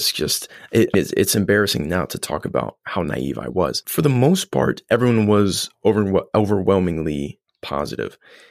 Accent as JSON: {"language": "English", "town": "Columbus", "region": "Indiana", "country": "United States", "tie": "born or raised there", "said": "I grew up in Columbus, Indiana, and we had an independent bookshop on our Main Street equivalent."}